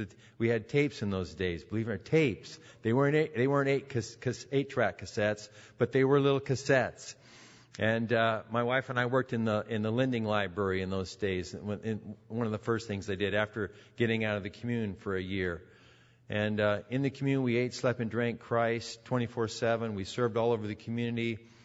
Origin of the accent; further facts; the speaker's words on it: California, United States; also born or lived in Texas, United States; I was born in Texas, so don't hold that against me. And I grew up a lot in my younger years in high school and college in Southern California. Lived in Newport Beach and San Diego and in that area